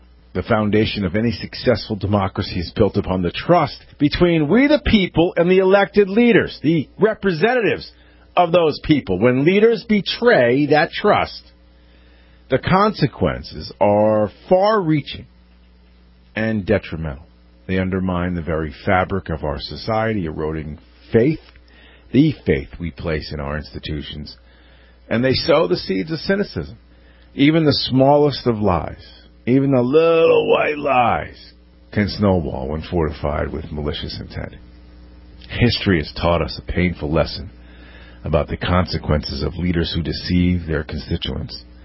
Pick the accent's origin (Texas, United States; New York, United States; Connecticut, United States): Connecticut, United States; I'm broadcasting currently from the state-of-the-art, full-power radio studio in my home state of the, well, almost communist state of Connecticut.